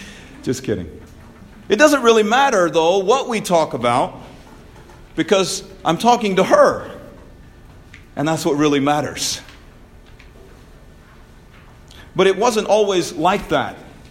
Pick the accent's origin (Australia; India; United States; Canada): India; It seemed like everything about my home country and my home culture from India embarrassed me.